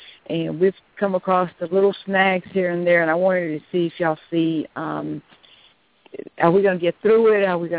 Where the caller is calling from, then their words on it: Georgia, United States; I'm calling from Georgia.